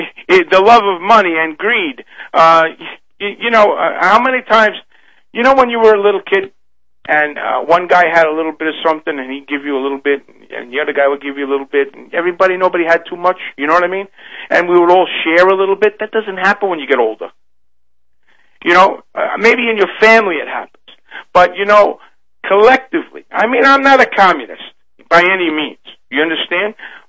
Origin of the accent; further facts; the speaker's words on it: Brooklyn, New York, United States; from Brooklyn.